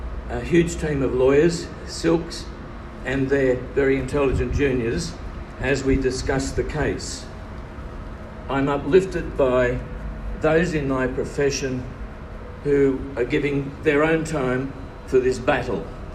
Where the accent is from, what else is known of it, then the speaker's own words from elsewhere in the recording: Australia; when we're inculcating the sense of being Australian in our children